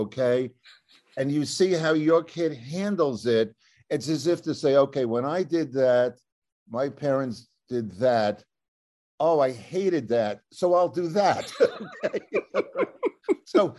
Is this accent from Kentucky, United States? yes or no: no; Long Island, New York, United States; also born or lived in Los Angeles; now in New Jersey, United States; We moved from LA back to New Jersey. My wife's from Jersey. I'm originally from Long Island, and because our kids are here, they moved here.